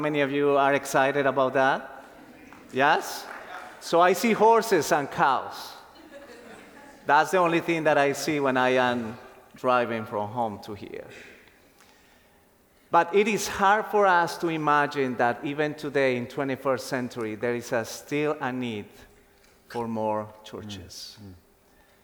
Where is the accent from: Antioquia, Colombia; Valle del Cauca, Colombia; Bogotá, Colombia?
Valle del Cauca, Colombia; I grew up, I always remember growing up in Colombia in a small town, 40 minutes from our city, from Cali.